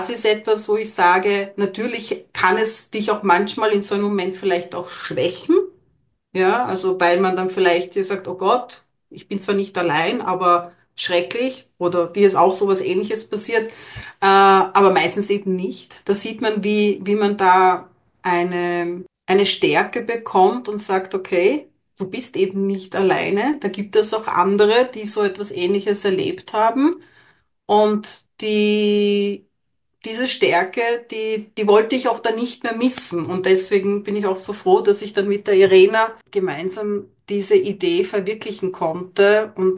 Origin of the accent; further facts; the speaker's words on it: Vienna, Austria; wir sind in Wien geboren und mit dem Aufwachsen in Wien